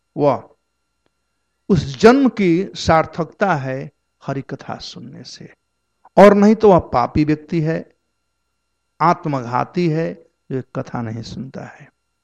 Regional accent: Bihar, India; हमारे यहाँ बिहार में कहते हैं कि इसी जिह्वा से लोग पान भी खाते हैं और पनही भी खाते हैं।

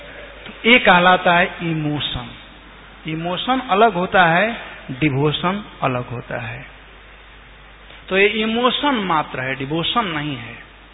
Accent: Bihar, India; ये हमारे यहाँ बिहार में कहावत है

